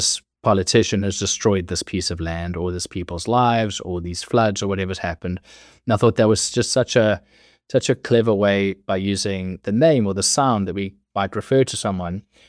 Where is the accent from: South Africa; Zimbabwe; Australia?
South Africa; now in United States; although I'm South African, my parents are British. So I was brought up on British comedy